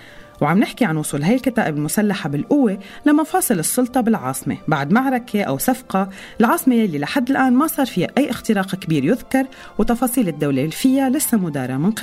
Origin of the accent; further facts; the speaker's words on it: Syria; إذا منطلع بأنفسنا أو حوالينا كسوريين